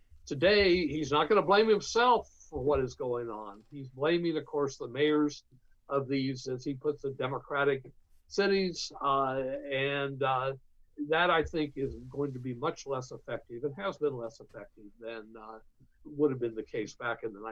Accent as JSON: {"language": "English", "town": "Ann Arbor", "region": "Michigan", "country": "United States", "tie": "born or raised there", "said": "I grew up in Ann Arbor, or was living in Ann Arbor at the time of the Detroit riots."}